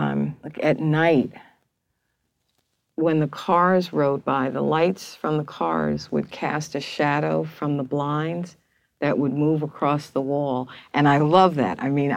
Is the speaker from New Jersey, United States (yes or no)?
yes; Newark, New Jersey, United States; I was born here. I was born here in Newark, New Jersey.